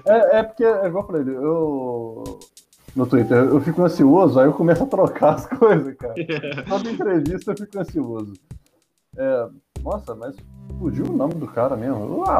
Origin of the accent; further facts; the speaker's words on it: Minas Gerais, Brazil; eu sou de Minas Gerais, eu tô mais ligado com a política de Minas.